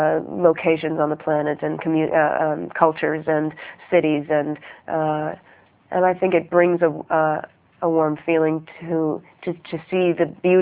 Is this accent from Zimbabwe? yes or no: no; Canada; Well, as much as a Canadian can in an American suit.